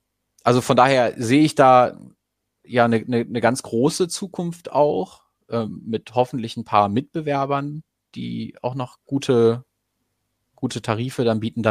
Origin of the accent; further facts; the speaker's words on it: Goslar, Lower Saxony, Germany; Ich komme ja ursprünglich aus Goslar